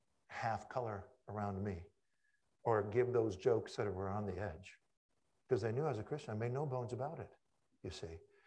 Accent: Washington, District of Columbia, United States; I come from Washington, D.C., where we keep records, you know.

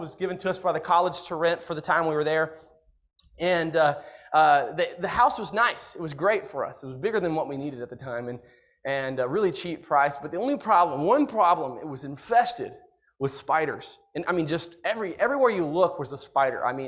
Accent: Texas, United States; also born or lived in Indiana / Pennsylvania; actually, I grew up in Texas, and we have this whole thing about Yankees

